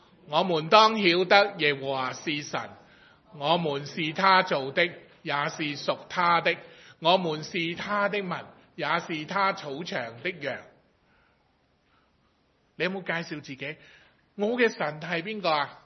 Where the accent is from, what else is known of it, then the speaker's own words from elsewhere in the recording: Hong Kong; 我是香港来的啦，是不是？我是基督徒。